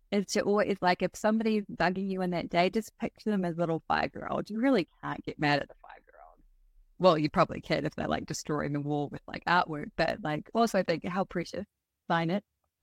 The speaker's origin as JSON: {"language": "English", "country": "New Zealand", "said": "And being a Kiwi, we are very passionate about some swear words occasionally"}